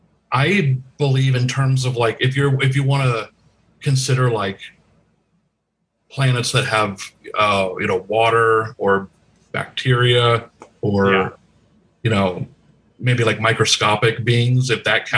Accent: Tucson, Arizona, United States; also born or lived in Los Angeles; I'm born here in LA, but I grew up in Tucson, Arizona.

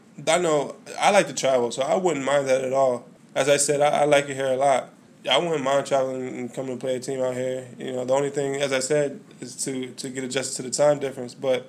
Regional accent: New Jersey, United States; I'm from Jersey, so I was always around the cold.

